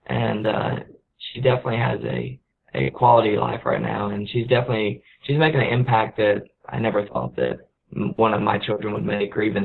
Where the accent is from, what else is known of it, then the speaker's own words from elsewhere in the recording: the South, United States; growing up, I grew up in the South, and the school I went to, there weren't many kids with special needs, and there were a few, but it was a small town